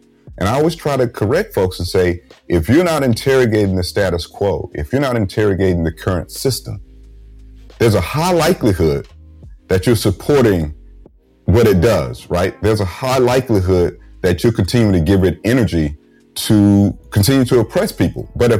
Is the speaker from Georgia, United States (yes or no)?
yes; Georgia, United States; she's actually from my home state of Georgia. Right? I have to claim that that's where she's from.